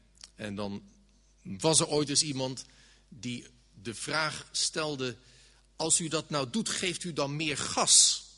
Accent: The Hague, South Holland, Netherlands; In Den Haag, waar ik vandaan kom, Scheveningen eigenlijk, Scheveningen Den Haag, kijk, daar was voor ons huis lijn 10, de tram die daar stopte.

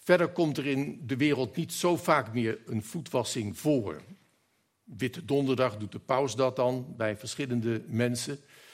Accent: Scheveningen, South Holland, Netherlands; Ik kom uit Scheveningen, op de eigen grens van Den Haag en Scheveningen. Daar heb ik tot mijn 30ste jaar gewoond.

